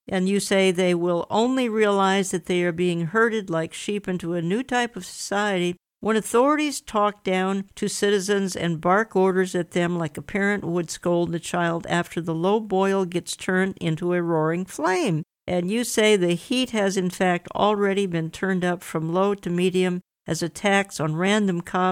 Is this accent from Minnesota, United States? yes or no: yes; Minneapolis, Minnesota, United States; They see chaos enveloping large cities, Minneapolis, my hometown, Seattle, Portland, Baltimore, Chicago, New York, D.C.